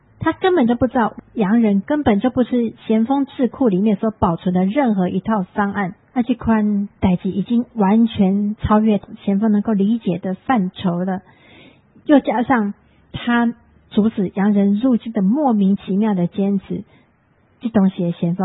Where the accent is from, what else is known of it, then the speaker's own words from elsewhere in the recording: Taiwan; 你看我们台湾人去中国做生意，